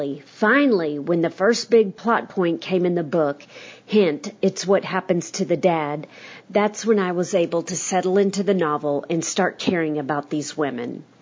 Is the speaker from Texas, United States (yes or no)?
yes; Amarillo, Texas, United States; Being born and raised in Amarillo, I was looking forward to a good Dust Bowl story